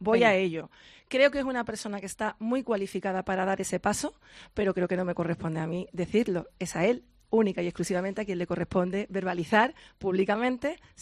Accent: Andalusia, Spain; born or raised there

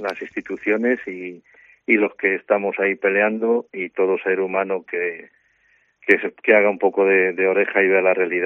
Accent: Galicia, Spain; el tema de las adicciones siempre está muy presente en Galicia y en mi pueblo

